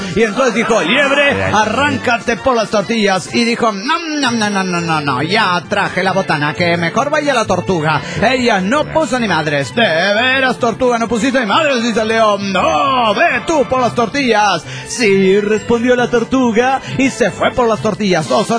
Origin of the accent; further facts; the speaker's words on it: Cochabamba, Bolivia; de Cochabamba, Bolivia.